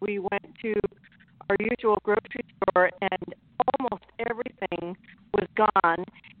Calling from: Idaho, United States; I'm from Idaho.

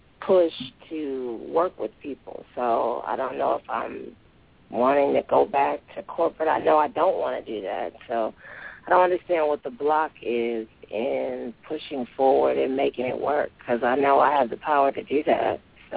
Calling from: Atlanta, Georgia, United States; from Atlanta.

